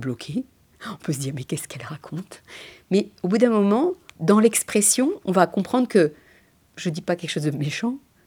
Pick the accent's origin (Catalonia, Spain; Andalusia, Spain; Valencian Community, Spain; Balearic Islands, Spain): Andalusia, Spain; Fuente de Piedra; je suis bilingue, enfin je suis espagnole, d'origine andalou, j'ai expliqué, d'un petit village qui s'appelle Fuente Piedra, qui est entre Séville et Malaga